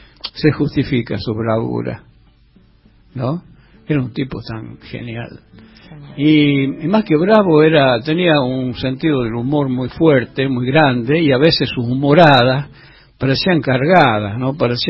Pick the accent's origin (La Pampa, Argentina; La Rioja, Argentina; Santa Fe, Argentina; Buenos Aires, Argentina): La Rioja, Argentina; Chuquis; Él había estado por Chuquis, por mi pueblo, en una oportunidad